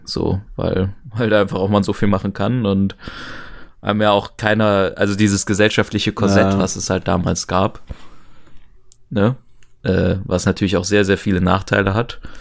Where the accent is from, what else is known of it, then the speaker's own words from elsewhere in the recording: Düsseldorf, North Rhine-Westphalia, Germany; weil es einfach eine coole Stadt ist, auch als Düsseldorfer.